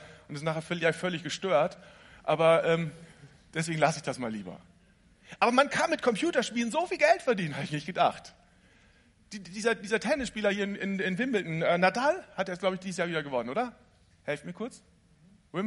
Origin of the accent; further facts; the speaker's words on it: Lower Saxony, Germany; oh, ich bin auch in Ostfriesland groß geworden